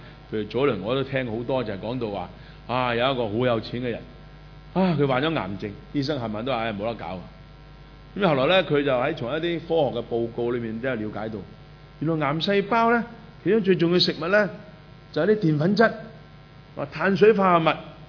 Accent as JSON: {"language": "Cantonese", "country": "China", "said": "咁我哋中國人就好唔掂，因為我哋始終要食飯噶嘛，仲食粥水添嘛"}